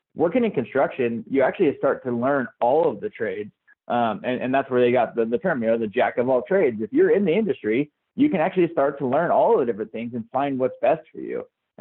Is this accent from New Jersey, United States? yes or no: no; California, United States; both of us being from the West Coast, Josh being a born and raised Nevadan, I'm from Southern California.